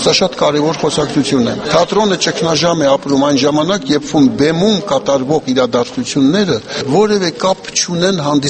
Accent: Yerevan, Armenia; երբ որ սկսեցինք քանդել քաղաքի կենտրոնի տները, մեր մանկության, իմ մանկության փողոցը։

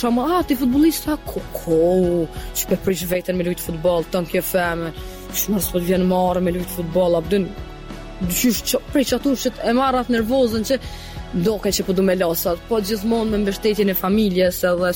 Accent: Drenica, Kosovo; moved away; për këtë arsye jemi largu nga vendlindja ime, so që është gjë shumë e keqe që ti mu hek, mu thy për vendlinjës tone edhe mu tërhek, so që nga një herë me kolegët e bojna lafs, a i shumë këthy na herë në Drenicë me lujt

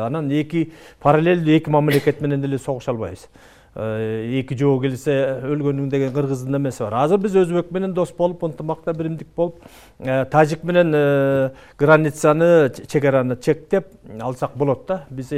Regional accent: Osh Region, Kyrgyzstan; Экинчиден мен мисалы үчүн ошо Кемпир-Абадтын жеңинде төрөлүп өскөнмүн да.

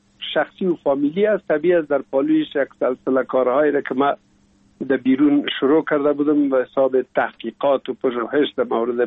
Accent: Kabul, Afghanistan; also born or lived in Pul-e Khumri; از او جاب کار بابیم حساب در کابل میکرد و انتقال کرد به اینجا. ما هم همراه مادرم با بابیم یا پدرم آمدیم به کابل و دیگه باز این کابل تقریبا دائمی همیشه باشنده شدیم.

